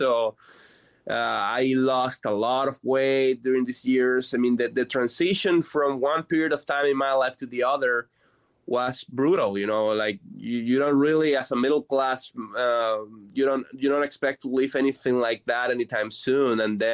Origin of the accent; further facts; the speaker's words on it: Caracas, Capital District, Venezuela; I'm from Caracas, the capital.